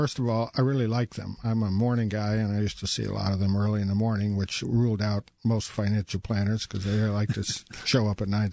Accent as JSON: {"language": "English", "region": "Massachusetts", "country": "United States", "also_born_or_lived": "Baltimore", "said": "No, I was from Massachusetts originally, and then moved to Baltimore, and then was up there for some time, and then now I'm down here."}